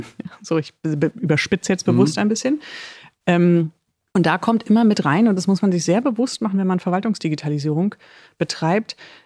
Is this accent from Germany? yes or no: yes; Berlin, Germany; Jetzt komme ich ja aus Berlin